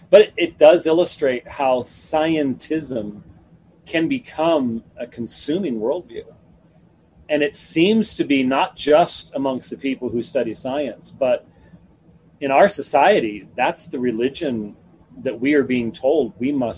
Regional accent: Scotland, United Kingdom; And being Scottish, I tend to go, well, it could get really bad. Okay, I mean that's sort of the Scottish part of me coming through.

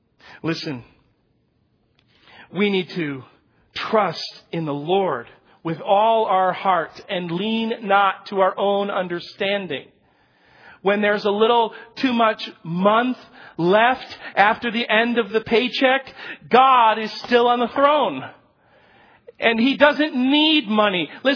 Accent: Spain; moved away as an adult; now in United States; When I came from Spain to the United States to pastor, I was so humbled that I would be called to be a pastor.

